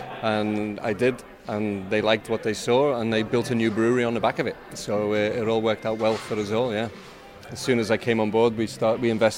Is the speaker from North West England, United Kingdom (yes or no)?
yes; Liverpool, North West England, United Kingdom; I grew up in Liverpool.